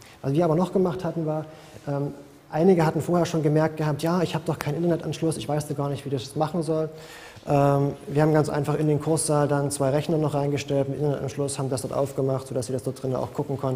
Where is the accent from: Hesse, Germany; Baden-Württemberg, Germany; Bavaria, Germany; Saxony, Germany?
Saxony, Germany; Vielleicht hört man es auch so ein bisschen, ich komme aus Sachsen